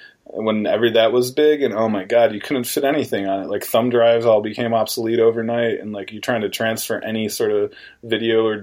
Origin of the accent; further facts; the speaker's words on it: New York, United States; Personally, I'm native from New York State, and so I've always had an affinity since the Daryl Strawberry days for the Mets